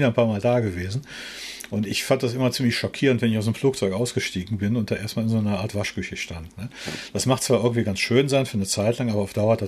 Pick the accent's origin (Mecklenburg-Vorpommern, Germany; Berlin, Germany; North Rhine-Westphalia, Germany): North Rhine-Westphalia, Germany; Bonn; also born or lived in Munich; Ich komme daher und es sind meine Wurzeln einfach. Ich bin gebürtiger Bonner, habe mal 5 Jahre lang versucht, in der Großstadt zu wohnen, in München.